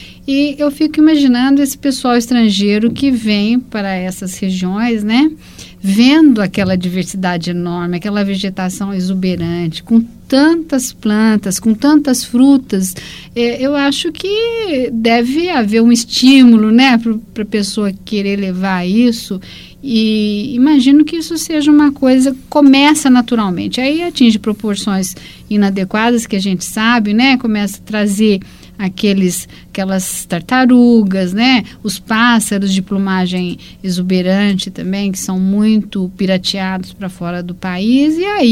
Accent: Belém, Pará, Brazil; born there; como eu também sou nascida em Belém do Pará

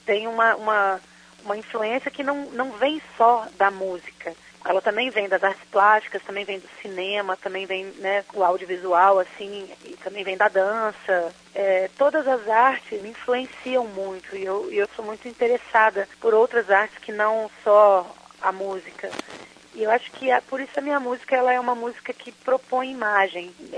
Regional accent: Minas Gerais, Brazil; eu sou mineira, nascida, criada, e toda a minha formação musical, toda a minha história foi construída em Minas Gerais.

